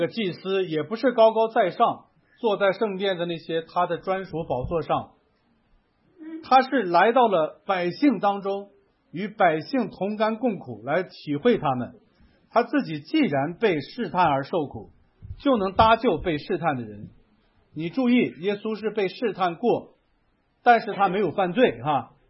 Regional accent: Hebei, China; 起初发动的时候，我们河北那边就是重灾区

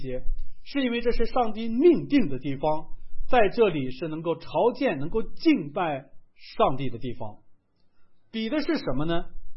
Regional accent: Linfen, Shanxi, China; 我的老家叫临汾啊

